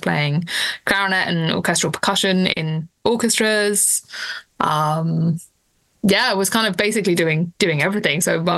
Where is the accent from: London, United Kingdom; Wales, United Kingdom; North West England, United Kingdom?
London, United Kingdom; so I grew up in London.